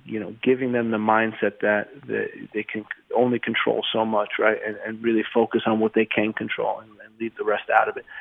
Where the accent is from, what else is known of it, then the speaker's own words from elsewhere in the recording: New Jersey, United States; Growing up in New Jersey and playing with all different ethnicities and seeing how the game was played on different parts of the world